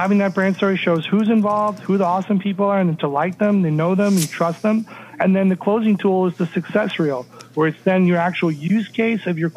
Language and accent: English; Orlando, Florida, United States; I am from Orlando.